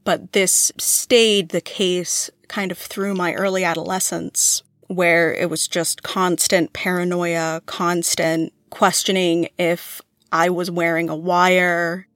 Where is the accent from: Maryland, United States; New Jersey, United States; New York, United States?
Maryland, United States; also born or lived in Texas; I was born in Texas, and my parents were together until I was 4 or 5 years old, at which point my mother moved my little brother and I from Texas to Maryland